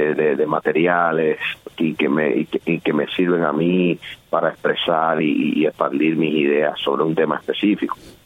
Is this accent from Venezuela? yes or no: no; Cuba; moved away; also born or lived in Europe; Bueno, yo la verdad es que yo no salí directamente de Cuba para los Estados Unidos.